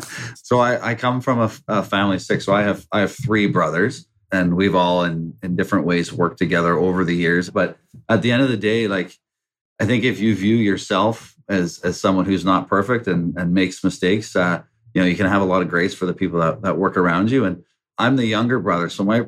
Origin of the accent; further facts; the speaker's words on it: British Columbia, Canada; growing up in the Fraser Valley, never thought I'd be running a large construction company.